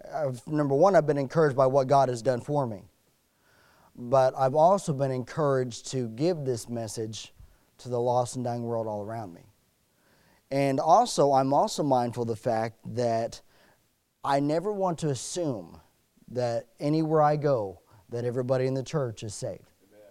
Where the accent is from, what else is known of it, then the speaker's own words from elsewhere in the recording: Hagerstown, Maryland, United States; And this is home territory for me because I'm originally from Hagerstown. So anytime I get to be back in Maryland, I get excited.